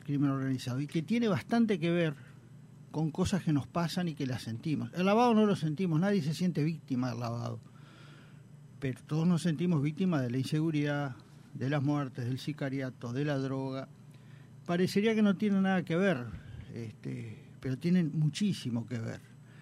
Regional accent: Montevideo, Uruguay; born there; also born or lived in Trinidad; Y nací en Montevideo, pero soy trinitario por adopción.

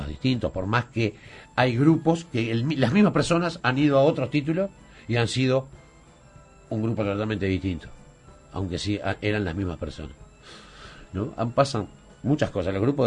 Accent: Montevideo, Uruguay; yo nací en Pocito

